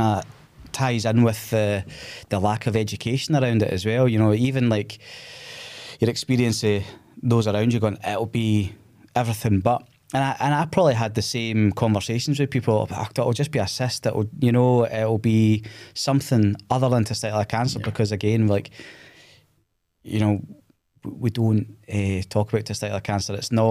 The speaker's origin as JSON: {"language": "English", "region": "Scotland", "country": "United Kingdom", "said": "As Scottish men, there is that mentality of I don't know if I can do that."}